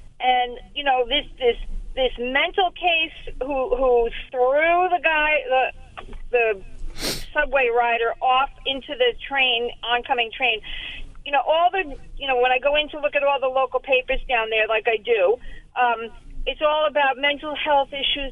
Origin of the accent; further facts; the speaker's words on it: New Jersey, United States; New York City is my home area. I grew up in North Jersey. I went to college a little bit above the Bronx, up in New Rochelle. I worked in Lower Manhattan.